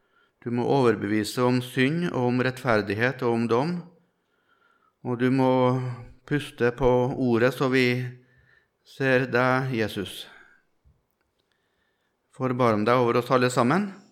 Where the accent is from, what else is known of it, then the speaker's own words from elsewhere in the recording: Melhus, Trøndelag, Norway; Jeg er fra Trøndelag, fra Melhus i Trøndelag.